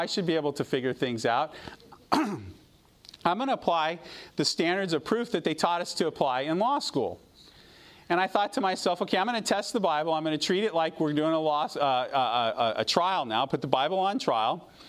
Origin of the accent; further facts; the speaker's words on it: Loma Linda, California, United States; I grew up here in Loma Linda, and I don't think that I'm that much different than anybody else who grew up here in Loma Linda.